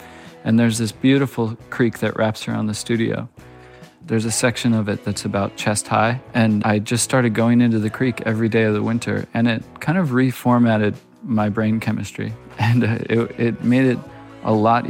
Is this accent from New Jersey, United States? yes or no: no; Cazenovia, New York, United States; also born or lived in Syracuse; I was born in outside of Syracuse, New York, and I grew up in a town called Cazenovia. So my folks had a house in the country. It was an old farmhouse.